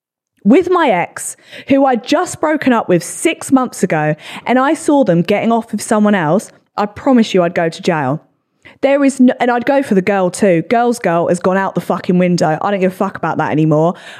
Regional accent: England, United Kingdom; only because we're English. No one cheerleads over here.

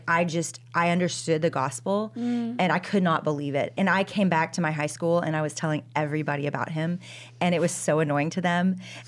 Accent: Dallas, Texas, United States; So I am from Dallas, Texas.

